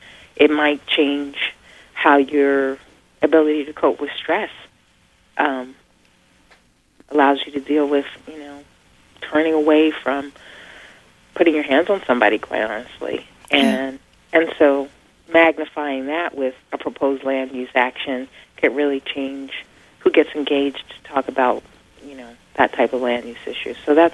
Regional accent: Philadelphia, Pennsylvania, United States; I come from, born and raised in Philadelphia, where in many neighborhoods that's the case.

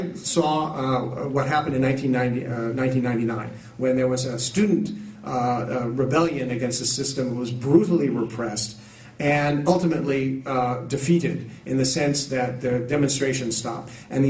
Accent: United States; I speak now as an American, I'm not Iranian, I speak as an American

